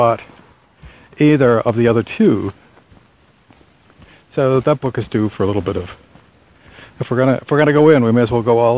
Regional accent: Windham, Maine, United States; moved away; a friend back home, back in Maine, that the captain of the El Faros from my hometown, back in Windham

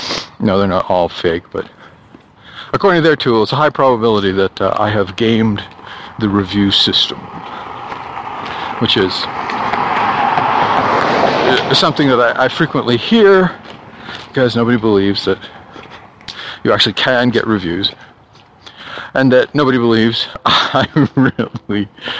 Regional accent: New York, United States; accent: Long Island; Sound like I'm from Long Island.

